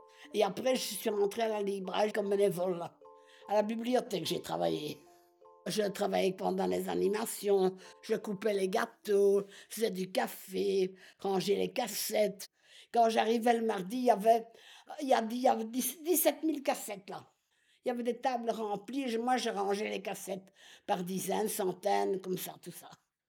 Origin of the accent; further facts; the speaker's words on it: Waterloo, Wallonia, Belgium; Moi, j'habitais Saint-Gilles. Oui, je suis de Waterloo.